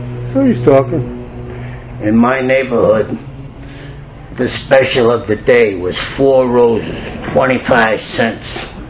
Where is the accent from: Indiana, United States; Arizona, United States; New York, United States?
New York, United States; I said, that's where I'm from. That's where I'm from. I'm from Washington Heights.